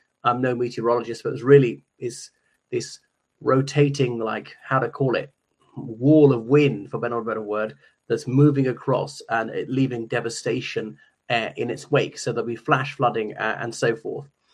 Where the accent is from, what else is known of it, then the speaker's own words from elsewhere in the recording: Ireland; from Ireland.